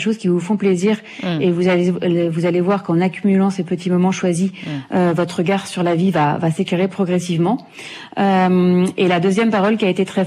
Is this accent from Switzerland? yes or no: no; Mali; now in France; Moi, quand je suis arrivée du Mali, je connaissais personne, j'avais pas de famille, pas d'amis, pas de travail. Quand je suis arrivée en France